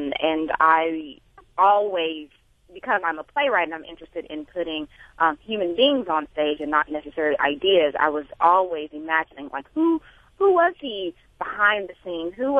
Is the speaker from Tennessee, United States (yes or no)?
yes; Memphis, Tennessee, United States; The fact that I grew up in Memphis myself